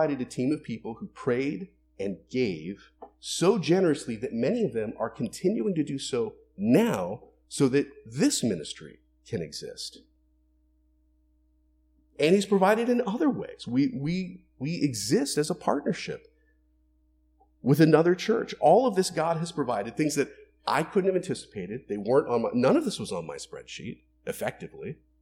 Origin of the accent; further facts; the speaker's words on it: Florida, United States; Okay, so I grew up in Florida, but I wasn't in a church when I was in Florida.